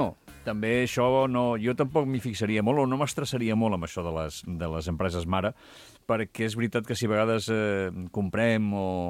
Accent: Catalonia, Spain; perquè resulta que som d'aquí, som catalans

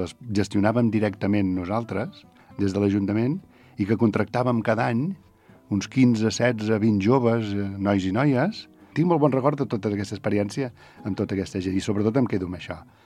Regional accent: Gelida, Catalonia, Spain; Jo sóc gelidenc, eh? És a dir, jo sóc fill de Gelida i visc a Gelida, tot i que sóc de Sant Sadurní també, eh? Perquè fa 37 anys que visc aquí moltes hores

